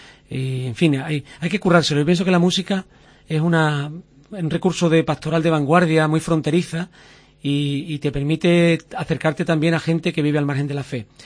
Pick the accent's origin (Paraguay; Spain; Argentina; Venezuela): Spain; Huelva, Andalusia; nosotros somos de Huelva, y allí estuve 4 años estudiando el bachillerato